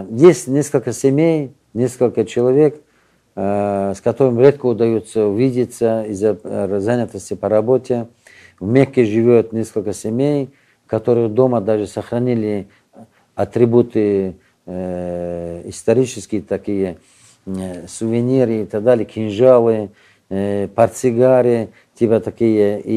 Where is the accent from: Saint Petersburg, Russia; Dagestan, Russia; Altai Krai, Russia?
Dagestan, Russia; И когда я сказал, что я Дагестана, из России, из Дагестана